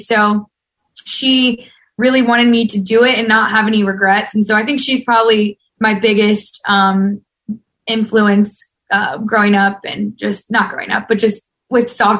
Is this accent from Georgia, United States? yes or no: yes; Georgia, United States; Yeah, I grew up in Georgia. I was born in, well, I wasn't born, born and raised. I was raised in Georgia.